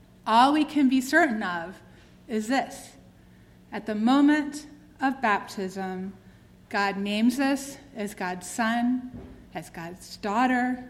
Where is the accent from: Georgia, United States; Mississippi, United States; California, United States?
Georgia, United States; Atlanta; I grew up in the South and am an heir to the legacy of racism. Like Martin Luther King, I was born in Atlanta, Georgia